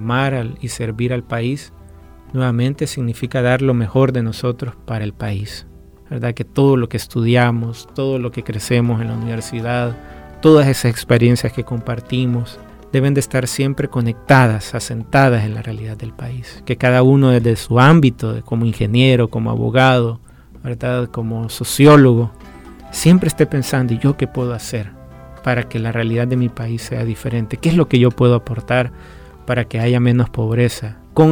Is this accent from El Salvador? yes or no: yes; El Salvador; Creo que como salvadoreño a mí me llena de esperanza, me anima a seguir creyendo y luchando por la paz, creer que es posible la reconciliación en El Salvador.